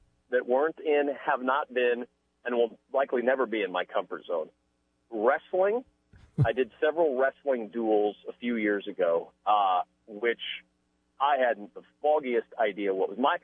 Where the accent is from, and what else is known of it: Nebraska, United States; born or raised there